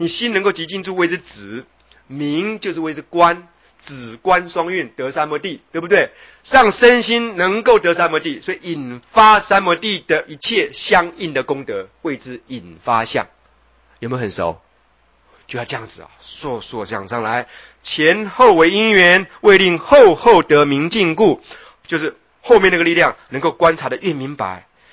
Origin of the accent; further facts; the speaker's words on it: China; 记得我们中国人会有一种习惯